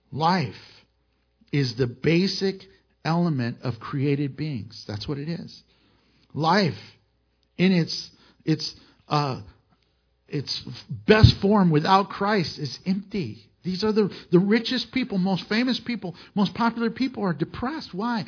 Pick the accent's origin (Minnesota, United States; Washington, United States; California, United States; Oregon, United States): California, United States; Van Nuys; born there; now in Houston, United States; I was born in Van Nuys, but I really consider Houston my home.